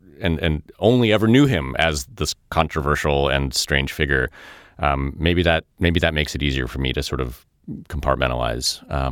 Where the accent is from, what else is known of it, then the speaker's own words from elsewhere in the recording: Russia; moved away; also born or lived in Chicago; Like I say in the podcast, like I came from Russia. My parents didn't really engage in American pop culture until later.